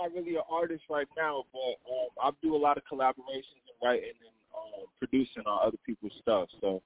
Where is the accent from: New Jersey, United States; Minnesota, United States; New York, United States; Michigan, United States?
Minnesota, United States; Hey, it's … I'm from Minnesota.